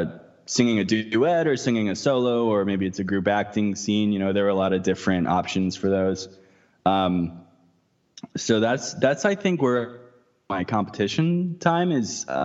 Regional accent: Texas, United States; I'm from Texas originally, like I said, so all of that's in Texas right now

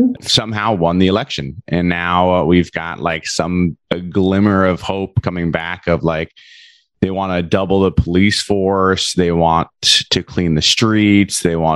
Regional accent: Florida, United States; also born or lived in Dallas; now in Seattle, United States; So I grew up in Florida. I lived in Dallas for a long while.

